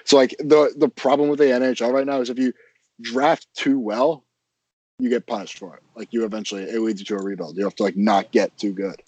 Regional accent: Florida, United States; I mean, I grew up in Florida.

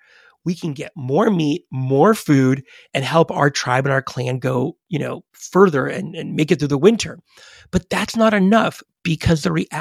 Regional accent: United States; I was typical kid growing up in America in many ways.

